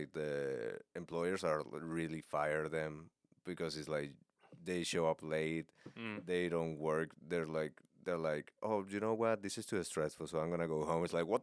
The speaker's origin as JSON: {"language": "English", "country": "Venezuela", "said": "No, I'm from Venezuela, but okay."}